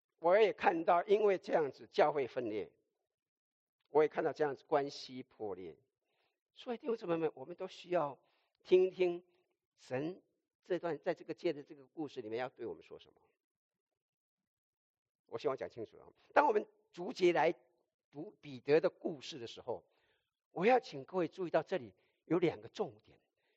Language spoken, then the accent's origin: Chinese; China; 这就是我们中国人讲的，众人皆醉，唯我独醒